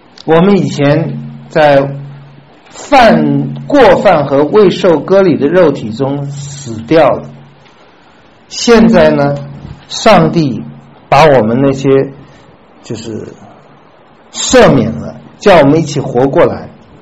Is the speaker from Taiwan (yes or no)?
no; China; 我们中国人说那个就叫命根子